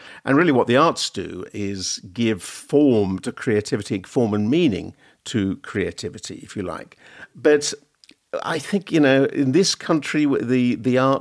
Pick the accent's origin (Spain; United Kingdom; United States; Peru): United Kingdom; England; Yes, I mean, I'm very English with a bit of Scottish and a bit of Irish as well.